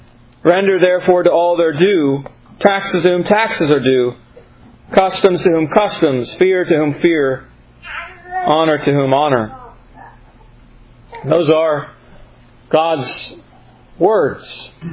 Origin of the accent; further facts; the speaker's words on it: United States; We rose, raised up in the, as an American, as a citizen.